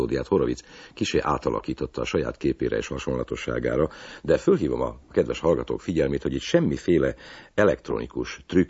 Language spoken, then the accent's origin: Hungarian; Great Hungarian Plain, Hungary; mert én magam is alföldi vagyok